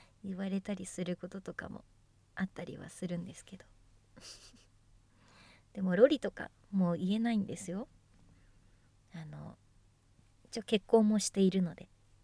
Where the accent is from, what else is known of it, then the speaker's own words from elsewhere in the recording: Kanagawa, Japan; 出身地は神奈川県です。ちょっと詳しい場所までは言えないんですけど、はい、とても住みやすいです。